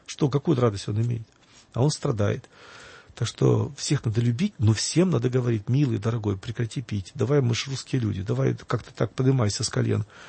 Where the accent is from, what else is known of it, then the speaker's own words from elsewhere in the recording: Kyiv, Ukraine; я сам киевлянин, родился в Киеве.